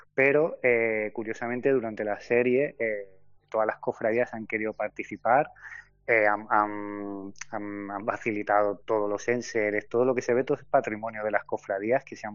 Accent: Málaga, Andalusia, Spain; now in Seville, Spain; Como malagueño y en este caso también que llevo viviendo en Sevilla 2 años

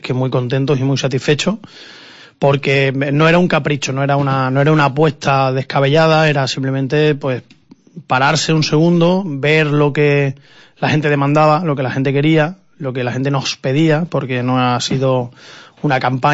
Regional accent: Extremadura, Spain; porque nosotros somos parte de Extremadura y de España y pagamos nuestros impuestos

